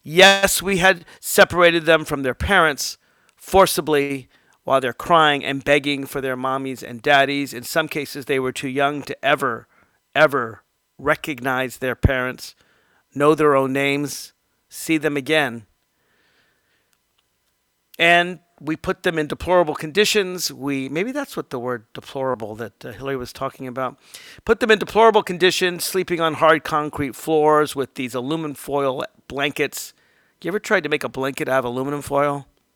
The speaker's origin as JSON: {"language": "English", "town": "Alexandria", "region": "Virginia", "country": "United States", "tie": "born or raised there", "said": "I'm actually reporting in Alexandria, Virginia, my hometown."}